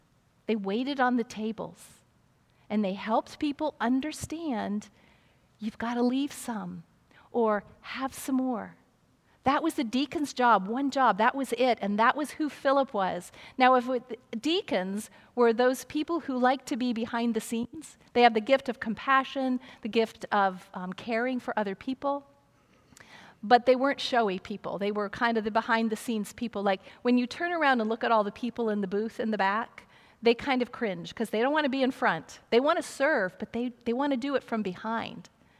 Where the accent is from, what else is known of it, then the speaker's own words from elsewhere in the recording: Ohio, United States; I'm from Ohio. You know, what do I do now?